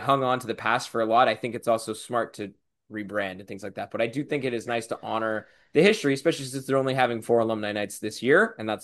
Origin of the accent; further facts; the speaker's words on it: California, United States; I was born and raised in California. My dad grew up in New York and was a New York Rangers fan